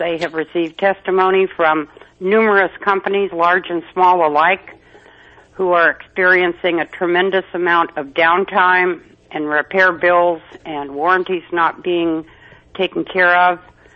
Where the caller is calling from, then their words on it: Vacaville, California, United States; I'm calling from Vacaville, but I got a call from a friend in Reading that you guys were discussing this